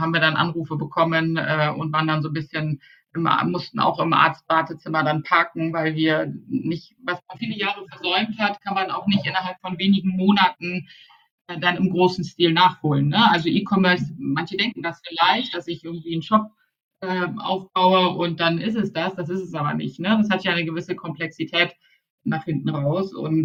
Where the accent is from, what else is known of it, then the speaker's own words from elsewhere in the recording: Baltic coast, Germany; now in Munich, Germany; ich komme eigentlich sozusagen von hinterm Deich. Also ich bin richtig an der Ostsee aufgewachsen, habe in Hamburg studiert, in Berlin Startup-Beratung gemacht und hier zum Schluss in München lange bei Planet Sports gearbeitet